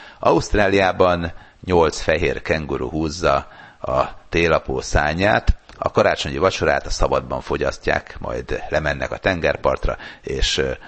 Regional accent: Sopron, Győr-Moson-Sopron, Hungary; born there; és én Sopronba születtem, ahol másodikas voltam, és már tudtunk németül.

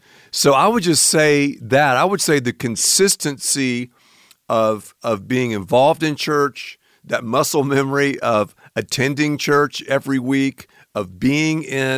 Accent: the South, United States; yeah, we're from the South, so we love the food.

